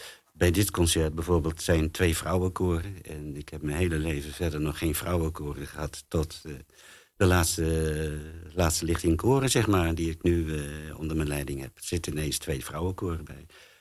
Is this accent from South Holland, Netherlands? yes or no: no; Groningen, Netherlands; now in Friesland, Netherlands; En toen was ik net in Friesland terechtgekomen. Ik kom oorspronkelijk uit Groningen.